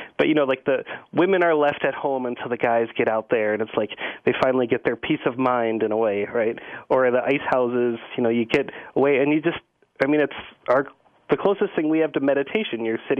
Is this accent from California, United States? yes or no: no; La Crosse, Wisconsin, United States; born there; Well, I'd lived abroad for a few years. I was born in La Crosse